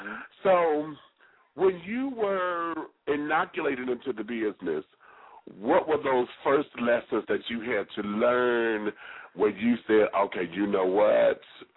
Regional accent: Detroit, Michigan, United States; I'm from Detroit, so, you know, we almost quoting the same shit.

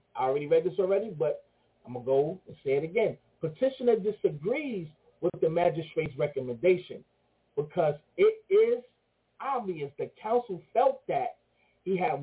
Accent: Brooklyn, New York, United States; I'm from Brooklyn and lived in Queens for the past 3.5-4 years. I consider myself a Queensman.

